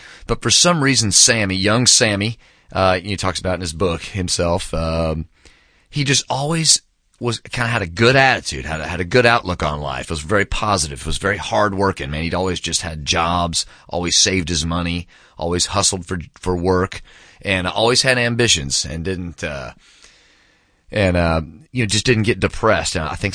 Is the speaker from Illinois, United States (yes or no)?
no; Dallas, Texas, United States; Man, I mean, like growing up in Dallas, he had like the Texas Jam.